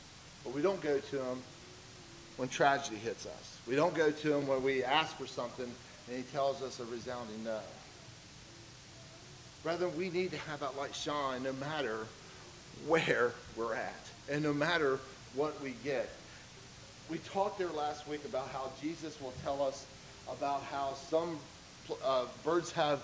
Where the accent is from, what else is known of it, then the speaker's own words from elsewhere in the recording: Middlebourne, West Virginia, United States; I grew up in Middleburn, West Virginia, and I remember there was times that I wanted to go into Middleburn from Wick, West Virginia.